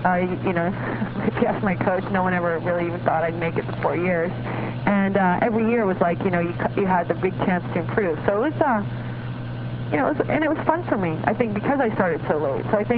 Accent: U.S. Virgin Islands; now in United States; I live half the time in California. And I grew up in the Virgin Islands, so I've been, you know, sort of in the islands a lot in my life.

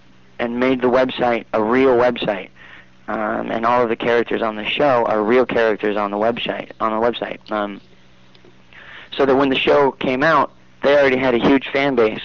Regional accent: Los Angeles, California, United States; I grew up out here in L.A., born and raised out here.

